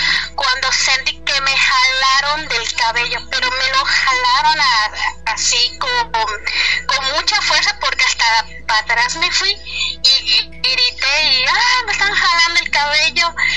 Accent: Mérida, Yucatán, Mexico; yo soy de aquí de Mérida y normalmente aquí abundan mucho los relatos.

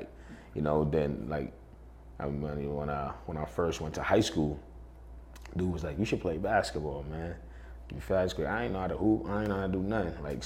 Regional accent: Trinidad & Tobago; I feel like that happened because I'm from Trinidad.

